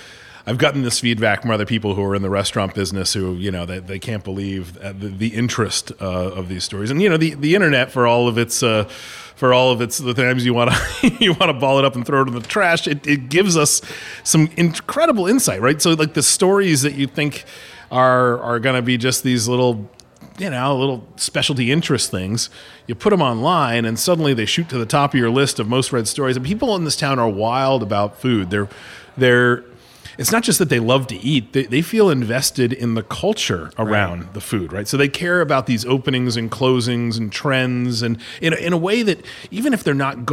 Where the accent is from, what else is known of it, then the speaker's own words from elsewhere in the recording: Rhode Island, United States; I was back home where I grew up in Rhode Island